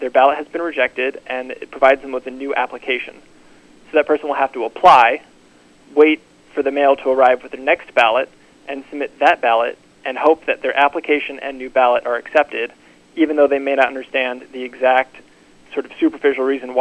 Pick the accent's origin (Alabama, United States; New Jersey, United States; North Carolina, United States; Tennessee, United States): North Carolina, United States; And I come from North Carolina, and so we see this across a lot of Republican-led states.